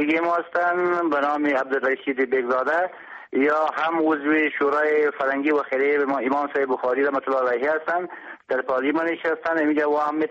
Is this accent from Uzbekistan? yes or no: yes; Bukhara, Bukhara Region, Uzbekistan; بله، از بخارا آمدم